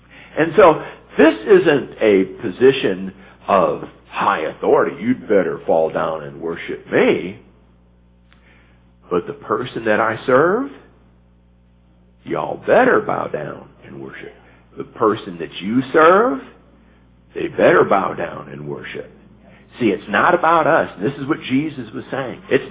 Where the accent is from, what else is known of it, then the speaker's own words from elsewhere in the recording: Flint, Michigan, United States; In the city that Terry and Joy and I grew up in Flint, Michigan